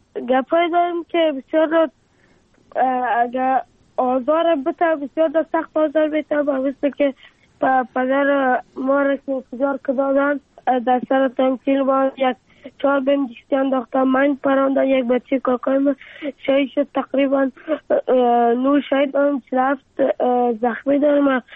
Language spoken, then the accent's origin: Persian; Afghanistan